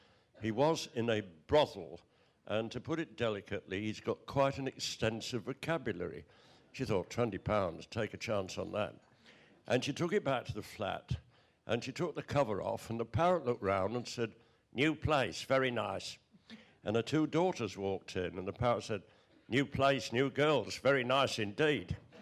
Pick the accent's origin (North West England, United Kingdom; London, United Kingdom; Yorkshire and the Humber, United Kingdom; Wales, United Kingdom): Yorkshire and the Humber, United Kingdom; Leeds; I'm from Leeds. Nobody forces us to do anything.